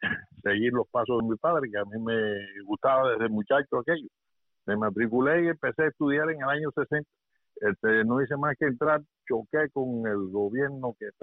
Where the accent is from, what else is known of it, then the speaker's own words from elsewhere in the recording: Cuba; moved away; el cual estuve participando hasta que salí de Cuba